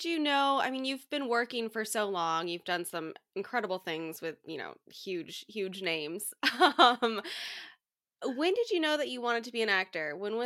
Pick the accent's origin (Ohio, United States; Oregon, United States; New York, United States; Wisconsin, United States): Oregon, United States; Portland; born there; I was born in Portland, so I'm very familiar with the Pacific Northwest